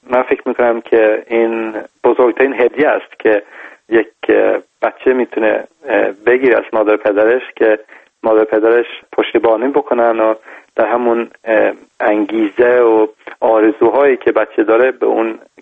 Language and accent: Persian; Iran; born there; متوجه شدم که من در ایران به دنیا آمدم،